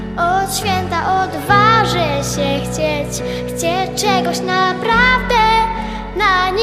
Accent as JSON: {"language": "Polish", "town": "Gdańsk", "region": "Pomeranian Voivodeship", "country": "Poland", "said": "mam 10 lat i jestem z Gdańska."}